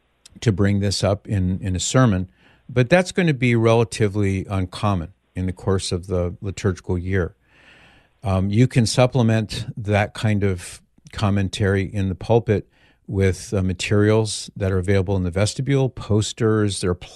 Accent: Mission Viejo, California, United States; miles from where I grew up in Mission Viejo.

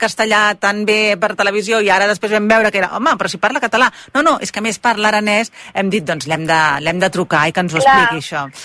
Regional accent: Alcanar, Catalonia, Spain; que jo també sóc de poble, d'Alcanar

